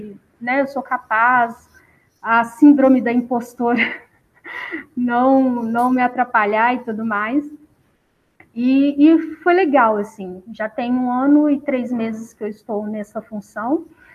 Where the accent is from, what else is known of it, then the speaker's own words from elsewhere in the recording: Belo Horizonte, Minas Gerais, Brazil; É, eu sou aqui de BH mesmo.